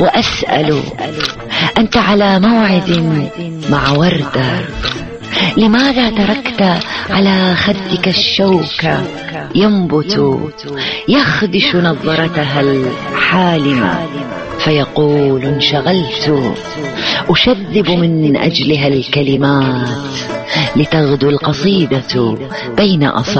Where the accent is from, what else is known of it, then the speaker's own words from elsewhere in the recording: Iraq; now in Cairo, Egypt; منذ أن كانت ممنوعة عندنا في العراق